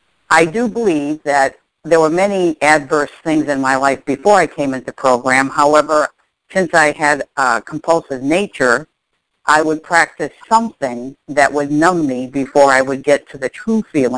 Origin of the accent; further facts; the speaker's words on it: Connecticut, United States; now in Texas, United States; I'm from Connecticut. Right now I'm in Texas with my daughter.